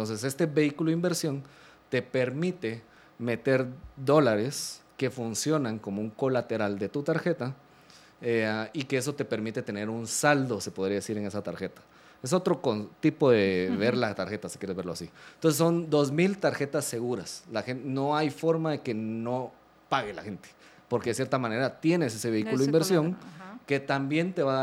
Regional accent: Guatemala

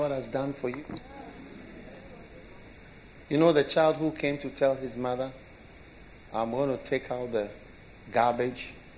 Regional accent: South Korea; I'm just from Korea. Sunday, they work the whole day. Sunday, there's church from morning to evening.

